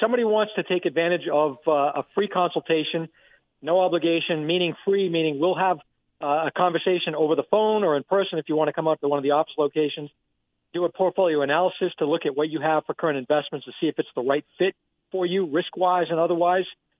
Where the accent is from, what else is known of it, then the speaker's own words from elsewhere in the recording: Rumford, Maine, United States; I'm from Rumford originally, so that's my hometown.